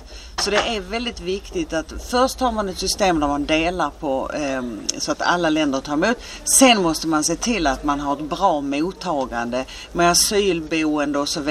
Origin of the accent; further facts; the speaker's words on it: Skåne, Sweden; Jag kommer från Skåne, där finns ju inga stora öar